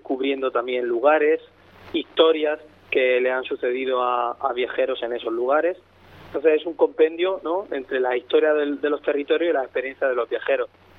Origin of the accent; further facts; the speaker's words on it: Lorca, Region of Murcia, Spain; now in Seville, Spain; Pero yo soy de Lorca, una ciudad que está en el occidente murciano, pegada a Andalucía.